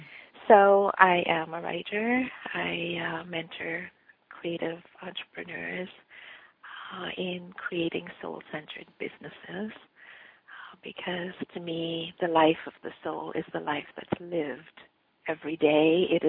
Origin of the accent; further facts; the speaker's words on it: India; I was born and raised in India. Mm-hmm. And grew up there kind of in the 50s and early 60s.